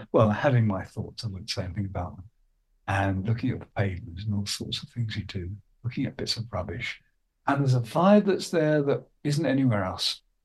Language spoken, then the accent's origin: English; Lewisham, London, United Kingdom; because I spent some of my growing up in Lewisham, South London, and such places.